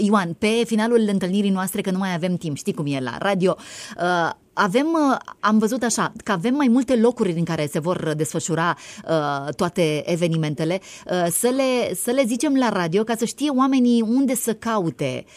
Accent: Siret, Suceava County, Romania; Sunt de acolo din Siret.

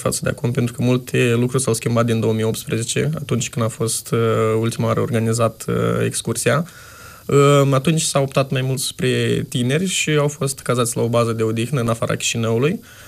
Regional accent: Cimișlia, Cimișlia District, Moldova; Din Cimișlia.

